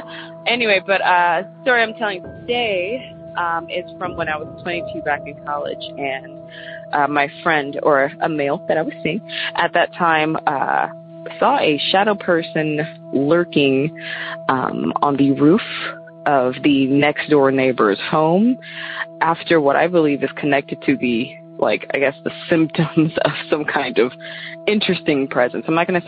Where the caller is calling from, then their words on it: Sacramento, California, United States; I am calling from Sacramento, California